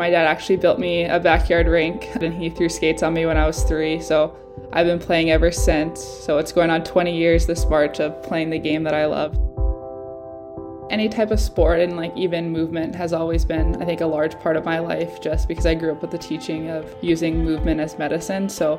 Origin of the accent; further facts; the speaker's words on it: Wampaw, Manitoba, Canada; proud member of Birdtail Sioux Dakota Nation, a small First Nation right along the Manitoba-Saskatchewan border. I grew up in Wampaw, Manitoba with my family.